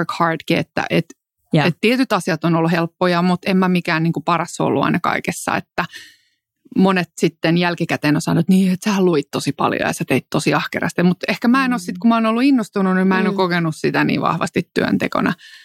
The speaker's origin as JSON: {"language": "Finnish", "town": "Helsinki", "region": "Uusimaa", "country": "Finland", "tie": "born or raised there", "said": "Mutta mä oon kasvanut sitten pääosin kuitenkin Helsingissä ja ennen kaikkea Itä-Helsingissä."}